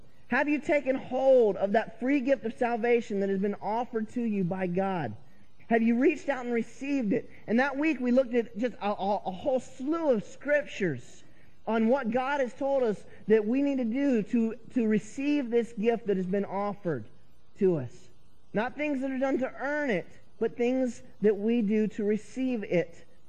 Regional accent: North Carolina, United States; an expression that I had learned growing up in North Carolina

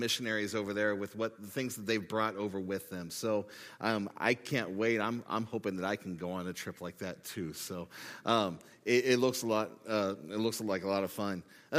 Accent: Loveland, Ohio, United States; So I grew up in Loveland, Ohio, and I went to Goshen Christian Academy … was a teacher and administrator there … was the secretary

